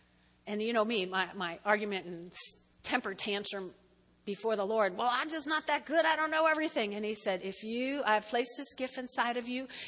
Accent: New Jersey, United States; I laugh and say, well, I was from Jersey, that's why.

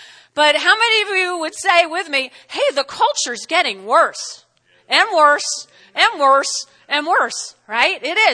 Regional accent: United States; But, you know, I was raised only in the United States.

